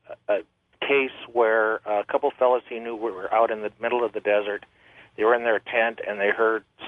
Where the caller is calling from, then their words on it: Phoenix, Arizona, United States; I'm calling from Phoenix.